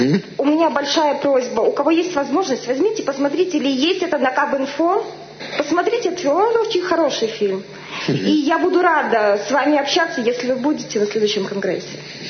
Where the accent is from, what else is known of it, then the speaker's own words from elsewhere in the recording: Moscow, Russia; я из Москвы